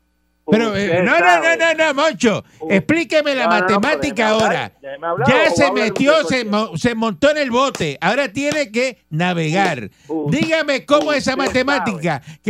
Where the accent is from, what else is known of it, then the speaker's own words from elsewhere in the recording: Cuba; moved away; Mire, yo soy cubano, a mí me quitaron todo. A mí me quitaron todo. A mí me quitaron todo en Cuba y tuve que llegar con 5 pesos y entré por Panamá.